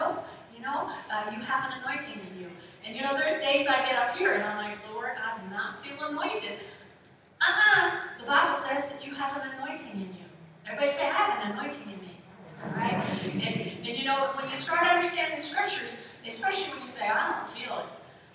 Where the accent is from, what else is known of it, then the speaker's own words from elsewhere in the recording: New Jersey, United States; And I grew up outside of New York City in North Jersey.